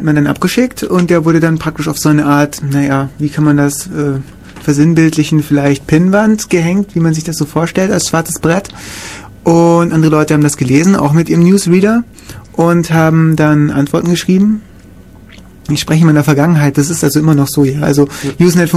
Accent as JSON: {"language": "German", "town": "Kaufbeuren", "region": "Bavaria", "country": "Germany", "tie": "born or raised there", "said": "mir fällt jetzt gerade in meiner Heimatstadt Kaufbeuren gab es irgendwie auch eine."}